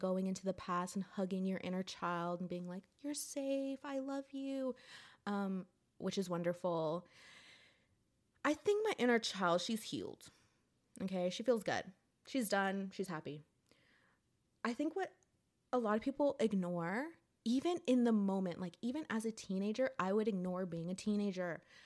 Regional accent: United States; But I'm American, and already this country is so individualistic.

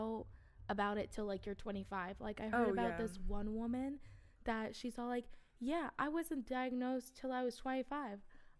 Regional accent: West Coast, United States; accent: twang; But since I'm from the West Coast and we got a twang, it goes iron.

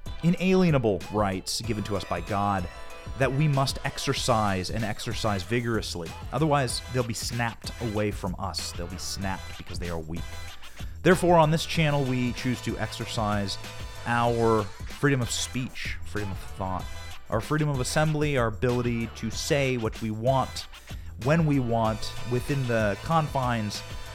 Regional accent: Iowa, United States; I grew up in Iowa. I grew up working on farms. I went to community college, and I went to the University of Iowa.

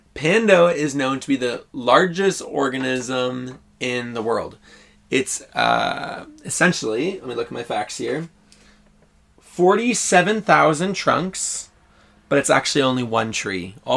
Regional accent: Orillia, Ontario, Canada; where we grew up in Orillia, there was a good traction of hunting

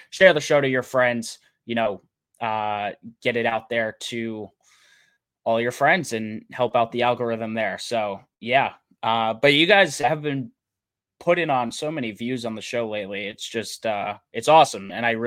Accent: Queens, New York, United States; also born or lived in Florida; now in Long Island, United States; I am on Long Island. So yeah, that's cool. I grew up in Queens originally. If you guys didn't know that, I've probably said it a billion times, but originally from Queens, went to Florida, and now I'm back up here.

